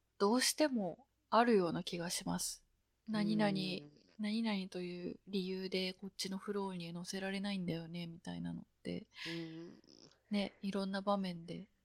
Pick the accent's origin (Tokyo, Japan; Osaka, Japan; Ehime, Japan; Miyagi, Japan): Osaka, Japan; 地元大阪の黒門市場っていうところにある、